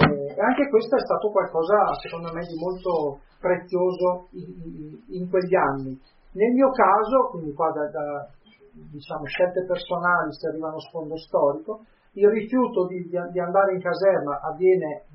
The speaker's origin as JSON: {"language": "Italian", "region": "Trentino-Alto Adige", "country": "Italy", "said": "io vengo da Trentino"}